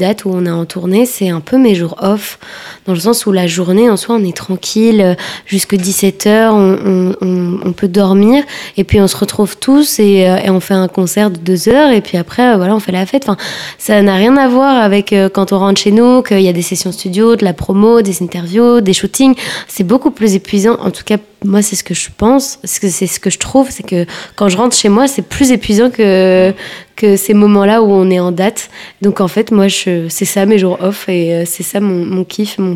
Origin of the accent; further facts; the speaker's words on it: Belgium; En tant que Belge, franchement, c'est vraiment pas mal.